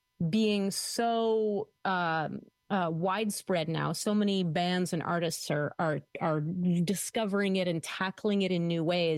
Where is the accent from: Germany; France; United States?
France; growing up in France, the French see jazz as pop music